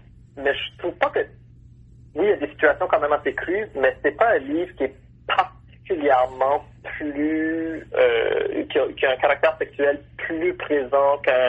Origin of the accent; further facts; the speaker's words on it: Moncton, New Brunswick, Canada; moved away as an adult; Moi, j'ai grandi à Moncton, donc c'est un milieu urbain. Mais c'est vrai que c'est une plus petite communauté, surtout lorsqu'on compare à Toronto ou à Montréal. Moi, je suis parti à l'âge de 19 ans